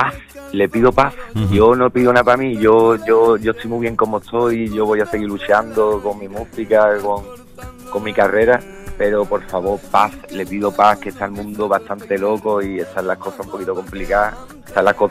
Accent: Andalusia, Spain; la verdad que muy orgulloso también como andaluz, ¿no?

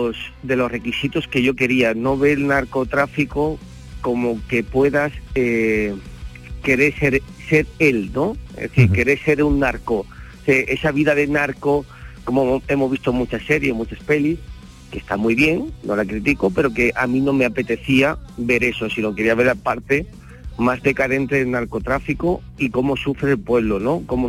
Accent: Cádiz, Andalusia, Spain; Cádiz, bueno, soy gaditano

